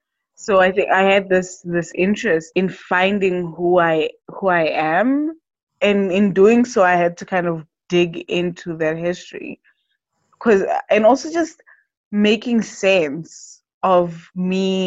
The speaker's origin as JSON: {"language": "English", "country": "South Africa", "tie": "born there", "said": "So I was born in South Africa"}